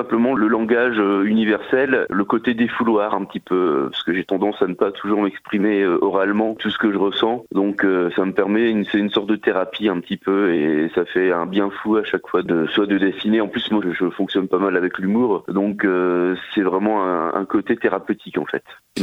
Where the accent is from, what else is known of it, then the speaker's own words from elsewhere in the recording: Hauts-de-France, France; que je suis Picard, donc je suis pas du tout anglais ou américain